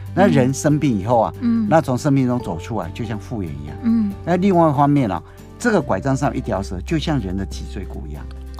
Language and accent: Chinese; China; 跟我们中国人是不一样、嗯、我们中国人不是有个